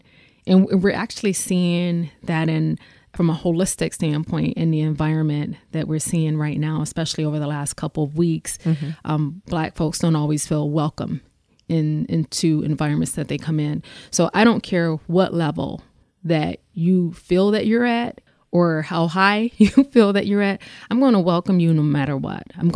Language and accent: English; Detroit, Michigan, United States; If anybody knows, I will tell them I'm from Detroit.